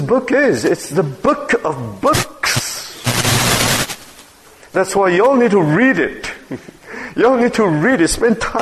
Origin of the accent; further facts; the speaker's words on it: Quezon City, Metro Manila, Philippines; born there; I was born in Quezon City, so I'm not qualified to be a Messiah.